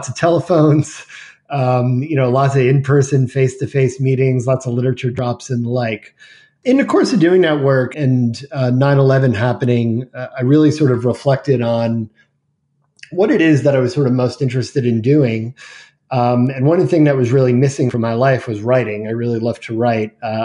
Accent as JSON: {"language": "English", "region": "New Jersey", "country": "United States", "tie": "born or raised there", "said": "I'm a product of New Jersey and New Jersey public schools."}